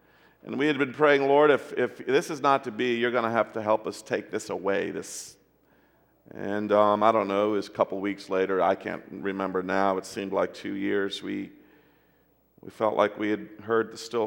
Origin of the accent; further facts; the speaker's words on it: Taiwan; moved away; Most of you know by now that I grew up overseas in Taiwan